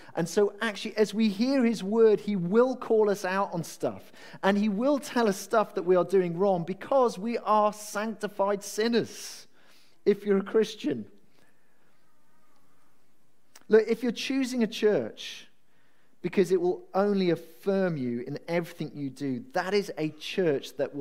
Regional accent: Wales, United Kingdom; I'm Welsh, and I like rugby

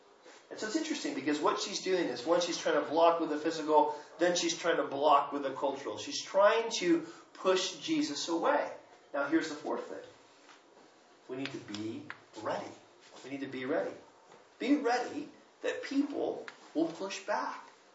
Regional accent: United States; maybe I get away with this because I'm American, so people expect me to ask rude questions.

